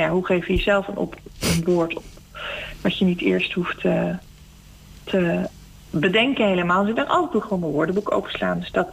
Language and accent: Dutch; Rotterdam, South Holland, Netherlands; en ik kom uit Rotterdam.